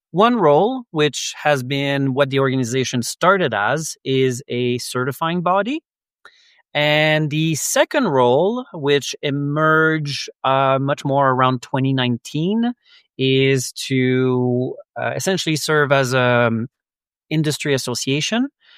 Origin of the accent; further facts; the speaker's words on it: Quebec, Canada; English is a second language; I am from Quebec.